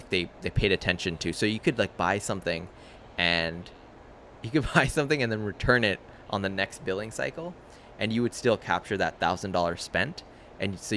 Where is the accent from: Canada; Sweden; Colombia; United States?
Canada; Toronto, Ontario; I'm the guy from Toronto that, you know, you know, tweeted out a selfie and you invited.